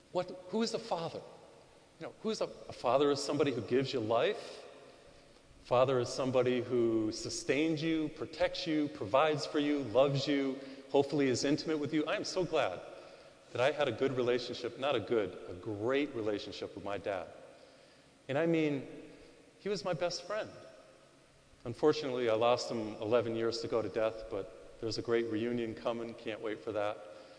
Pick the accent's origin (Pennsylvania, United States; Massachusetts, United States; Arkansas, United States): Massachusetts, United States; I grew up in Massachusetts. We used to go to Cape Cod, or as they say in Boston, Cape Cod.